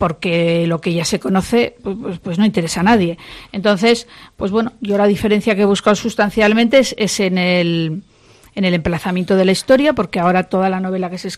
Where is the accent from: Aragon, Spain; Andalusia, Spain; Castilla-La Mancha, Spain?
Aragon, Spain; Que como soy aragonesa, pues siempre acude mucha gente allí